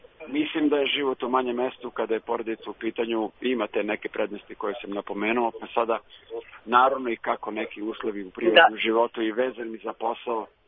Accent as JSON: {"language": "Serbian", "town": "Vrnjačka Banja", "region": "Šumadija and Western Serbia", "country": "Serbia", "also_born_or_lived": "Belgrade, Serbia", "said": "ja sam kao prvo iz Vrnjačke Banje, koje je malo mesto, živao sam skoro 10 godina u Beogradu"}